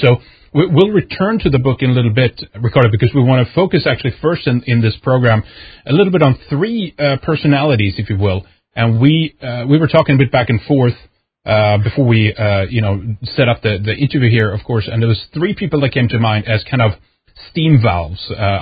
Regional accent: Sweden; I'm Swedish. I'm from Sweden

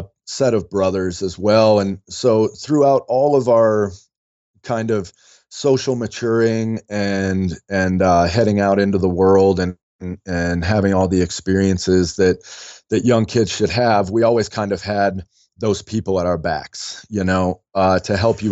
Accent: Wyoming, United States; also born or lived in Virginia / California / Washington, District of Columbia, United States; after kind of bouncing around from growing up in Wyoming and spending some time in California and winding up back out in Virginia, where we were actually born in DC.

